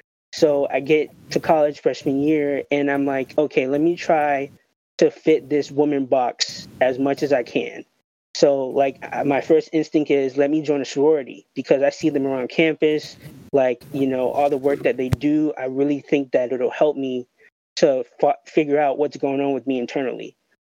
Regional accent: Miami, Florida, United States; I'm also born and raised in Miami, Florida. Currently live in Miami.

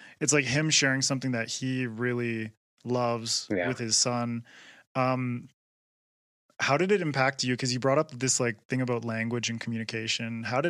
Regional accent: Canada; It's like, I'm Canadian. And even I was like enraptured by that.

